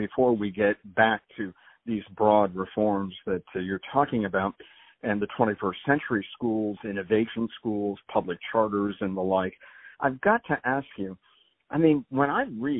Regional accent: Connecticut, United States; I was the assistant to the Commissioner of Education here in my home state of Connecticut for a short period of time.

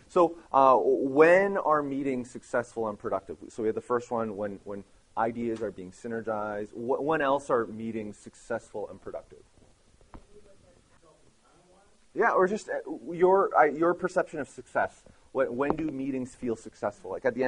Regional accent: Vancouver, British Columbia, Canada; also born or lived in Ottawa / Montreal / Korea / Edmonton; now in Nashville, United States; I grew up in Vancouver, born and raised there, and I've pastored in Ottawa, Montreal, Korea, and Edmonton. And I moved to Nashville a couple of years ago

